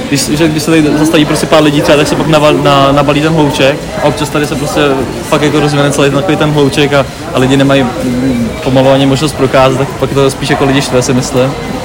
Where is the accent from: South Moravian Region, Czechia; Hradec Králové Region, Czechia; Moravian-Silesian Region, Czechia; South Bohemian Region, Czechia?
Hradec Králové Region, Czechia; Hradec Králové; já jsem z Hradce, tady studuju, takže to je tak půl na půl jako v rámci týdne.